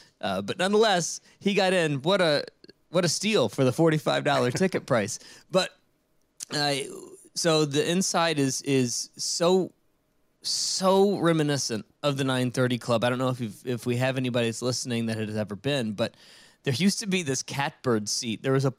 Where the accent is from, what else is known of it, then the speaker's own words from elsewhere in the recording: Richmond, Virginia, United States; So I grew up in Richmond, Virginia. And we spent most of our time in D.C., being a short drive to D.C.